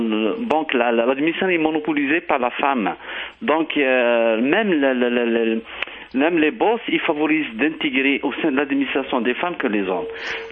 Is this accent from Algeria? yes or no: yes; Algeria; on parle beaucoup des Algériens en tant que je suis algérienne